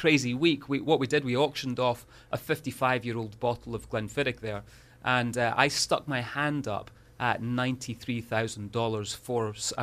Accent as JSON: {"language": "English", "region": "Scotland", "country": "United Kingdom", "said": "I came all the way over from Scotland just to talk about"}